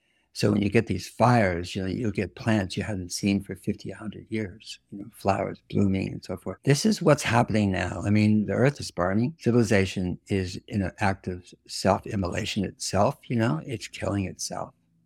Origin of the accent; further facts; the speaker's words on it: California, United States; I'm a Californian. I don't like the word fight, but yes, we fought. I was a firefighter. And in the Sierras when I was a lad.